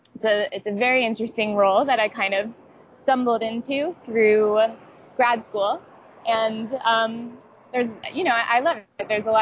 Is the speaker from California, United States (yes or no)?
no; Miami, Florida, United States; I work at an ad agency in Miami, my hometown